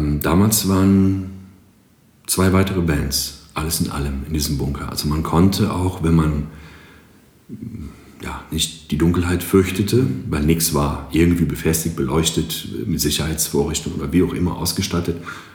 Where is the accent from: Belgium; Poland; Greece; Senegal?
Greece; now in Aachen, Germany; Bin heute 47 Jahre alt, somit eine längere Zeit in Deutschland und in Aachen, als ich jemals dann halt in meiner Heimat in Griechenland verlebt habe.